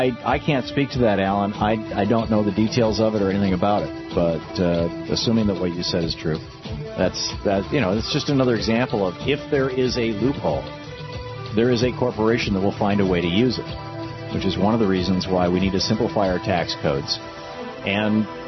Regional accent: Lansing, Michigan, United States; Diane in Lansing, Michigan, my hometown.

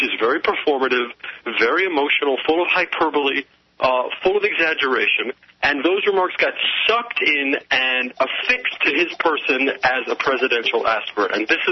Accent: New York, United States; now in Washington, United States; The thing about, I mean, I'm a New Yorker, and I've moved to Washington.

